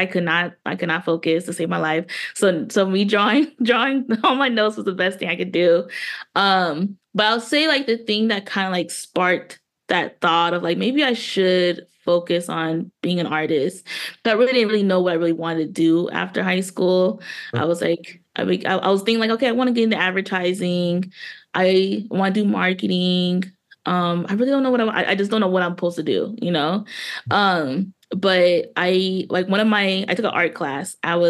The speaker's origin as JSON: {"language": "English", "town": "Pomona", "region": "California", "country": "United States", "said": "I am from Pomona, California."}